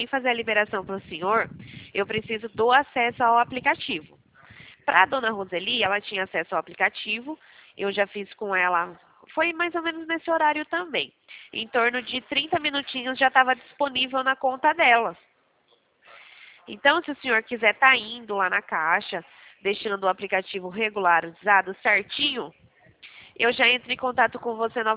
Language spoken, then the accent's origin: Portuguese; Leme, São Paulo, Brazil; Eu sou de Leme, do estado de São Paulo.